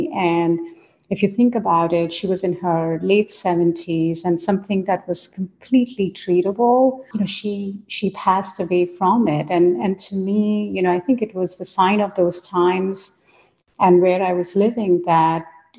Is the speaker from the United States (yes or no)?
no; India; I grew up in India. I'm a child, of the 80s.